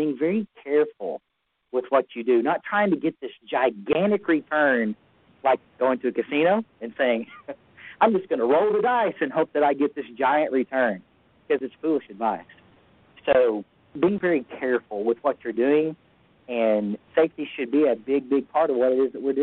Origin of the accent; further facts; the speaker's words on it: Arkansas, United States; now in Missouri, United States; if you can't tell from the dialect of my voice, I'm from Arkansas, even though I live in Missouri.